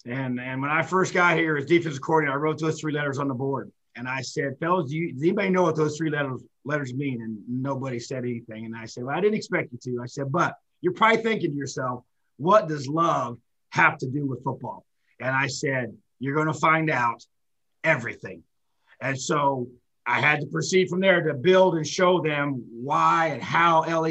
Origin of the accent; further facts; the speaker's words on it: Indiana, United States; So to be able to be in this position as leading this program in my home state is pretty, pretty special.